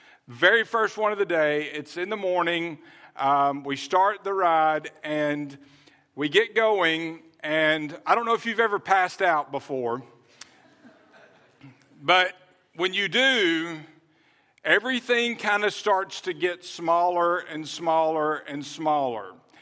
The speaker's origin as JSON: {"language": "English", "town": "Birmingham", "region": "Alabama", "country": "United States", "tie": "born or raised there", "said": "But I grew up in Birmingham, and we went to Six Flags in Georgia a lot."}